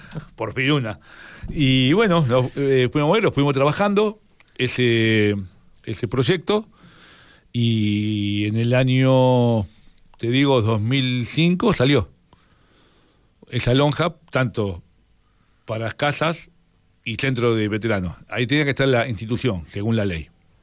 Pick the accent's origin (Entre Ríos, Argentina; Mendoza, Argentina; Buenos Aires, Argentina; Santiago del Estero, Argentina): Buenos Aires, Argentina; born there; Nací en Barracas, Aristóbal del Valle y Patricio, uh-huh. Del lado de Barracas.